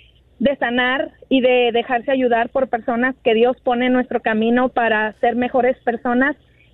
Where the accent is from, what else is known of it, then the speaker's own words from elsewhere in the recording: Midland, Texas, United States; Nosotros somos de Midland.